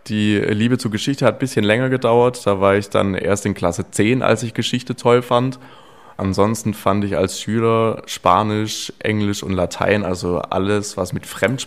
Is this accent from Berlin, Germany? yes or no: no; Schwäbisch Gmünd, Baden-Württemberg, Germany; Geboren bin ich im schönen Schwäbisch Gmünd im Nachbarkreis von der Stadt Göppingen im Ostalbkreis und habe dort auch mein Abitur gemacht. Und ja, wie ihr sehen könnt, habe ich Schwäbisch Gmünd die Treue gehalten.